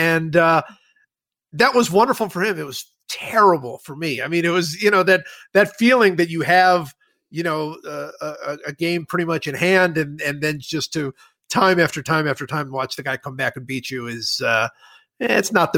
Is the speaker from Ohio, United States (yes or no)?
yes; Cleveland, Ohio, United States; Yeah, my father, which I grew up in Cleveland, and my father was, very much of a a chess player.